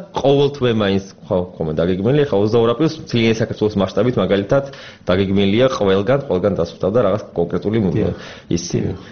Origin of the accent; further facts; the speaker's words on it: Tbilisi, Georgia; born there; თბილისი ჩემია აქ დაბადებული ვარ ჩვენი ეს თბილისი და იგივე ჩემი სახლია ხო თბილისი ვარ